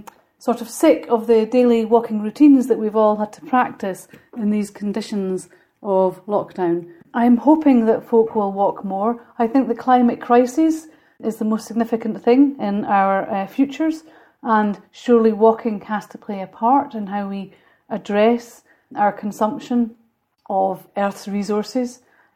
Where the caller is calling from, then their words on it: Glasgow, Scotland, United Kingdom; I'm calling from Glasgow in Scotland. In a top floor tenement flat during COVID-19 restrictions